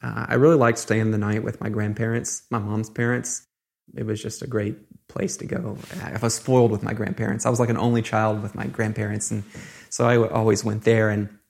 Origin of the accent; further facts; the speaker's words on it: McEwen, Tennessee, United States; But ironically, the first place I lived when I was born was on St. Patrick Street, just down the road from the Catholic Church.